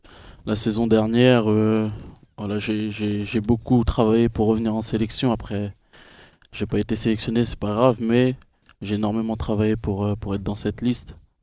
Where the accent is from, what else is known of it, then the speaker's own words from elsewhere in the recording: Évreux, Normandy, France; On vient du même quartier d'Évreux de la Madeleine.